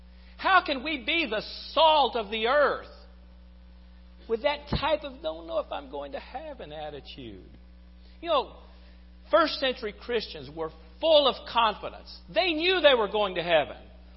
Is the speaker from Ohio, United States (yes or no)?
no; Athens, Alabama, United States; I was raised primarily in Athens, Alabama.